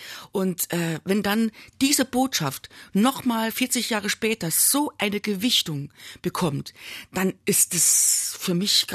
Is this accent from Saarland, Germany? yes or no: yes; Saarbrücken, Saarland, Germany; born there; Also ich bin ja gebürtige Saarbrückerin und wohne aber in einem kleinen Dorf im nördlichen Saarland.